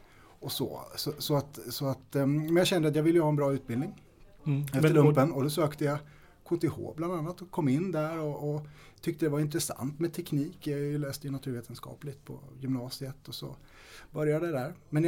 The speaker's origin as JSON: {"language": "Swedish", "town": "Storfors", "region": "Värmland", "country": "Sweden", "tie": "born or raised there", "said": "jag är ju född och uppvuxen i Värmland. I östra delen av Värmland i Storfors. En liten bruksort med då kanske var 4000 invånare. Idag är det ungefär 3 skulle jag tro drygt kvar."}